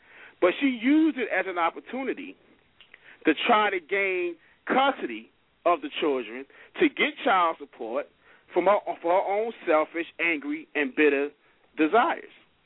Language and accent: English; New York City, New York, United States; I'm from New York.